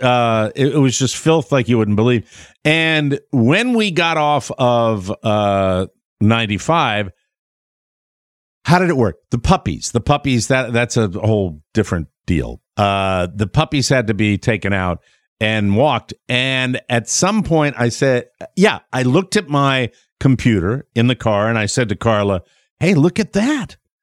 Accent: Connecticut, United States; when we got into my home state of Connecticut and drove through my father's workplace for 35 years, Hartford, Connecticut

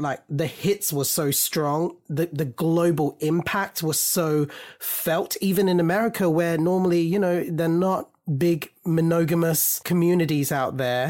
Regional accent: Australia; Now, growing up in Australia at this time, this was the first … album I bought.

